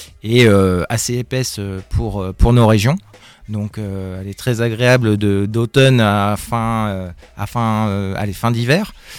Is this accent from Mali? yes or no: no; Rouen, Normandy, France; Moi, je viens de Rouen, de la rive gauche de Rouen, qui est un endroit plutôt industrieux.